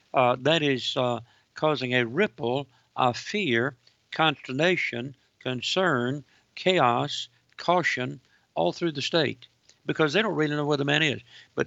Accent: Georgia, United States; in the state of Georgia, your home state, my home state

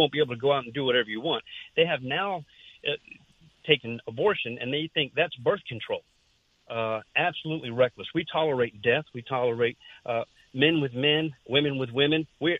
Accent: United States; We now, as an American, as a country, as a world international country, we are exporting evil.

